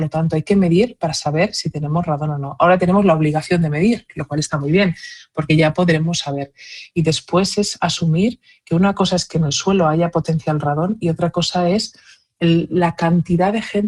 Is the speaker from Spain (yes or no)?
yes; Zamora, Castile and León, Spain; now in Barcelona, Spain; Yo soy de Zamora. Y bueno, ahora trabajo en Cataluña, en Barcelona, pero yo soy de Zamora y aún siendo zamorana, médico y tal